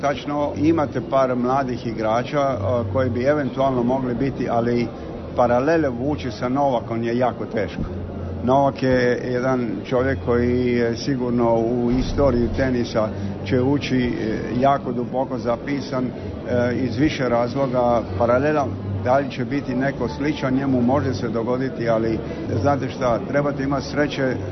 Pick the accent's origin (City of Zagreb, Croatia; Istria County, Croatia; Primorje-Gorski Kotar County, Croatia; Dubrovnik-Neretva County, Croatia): Primorje-Gorski Kotar County, Croatia; Opatija; s obzirom da dolazim iz Opatije